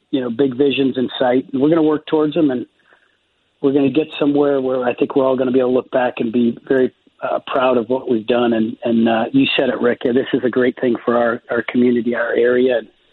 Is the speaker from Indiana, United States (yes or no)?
yes; South Bend, Indiana, United States; And I go back to my early days growing up in South Bend, Indiana, and I used to watch Lefty Smith coach the Notre Dame Irish